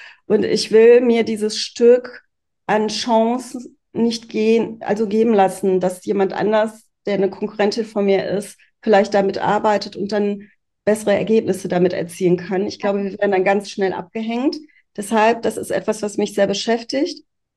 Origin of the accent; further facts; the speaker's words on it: Poland; born there; aber ich bin eben in Polen geboren